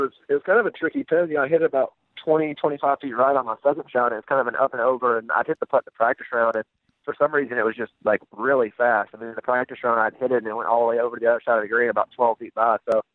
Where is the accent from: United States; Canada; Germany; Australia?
United States; Mississippi; growing up in Mississippi, I'm very used to, you know, Bermuda grass and just how everything works down in the South.